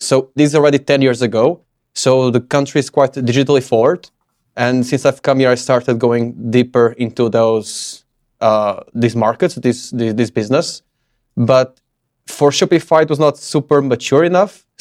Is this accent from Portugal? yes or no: yes; Portugal; also born or lived in Madrid, Spain; now in Czech Republic; I'm originally from Portugal, and I've been here for right now like 8 years, but I also lived like 1 year in Spain, Madrid. I've been around South America as well